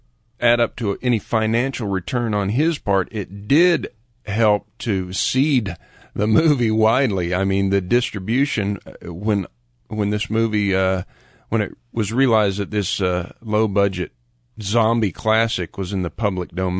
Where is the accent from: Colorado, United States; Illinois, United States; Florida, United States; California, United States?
Florida, United States; We grew up in Central Florida together.